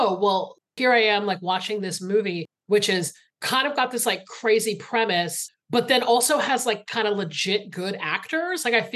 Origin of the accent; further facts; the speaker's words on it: Georgia, United States; You know, I grew up in Georgia, which is very close to Florida.